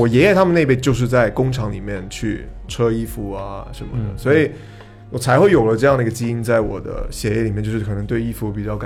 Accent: Hong Kong; 就我们香港人要如果要考那边的学校的话，就是你还是分发的

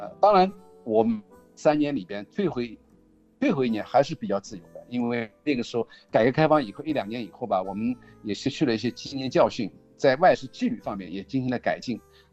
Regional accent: China; now in France

